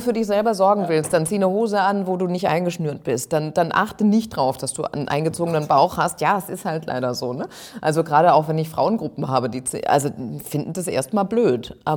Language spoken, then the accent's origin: German; Hesse, Germany; In Südhessen.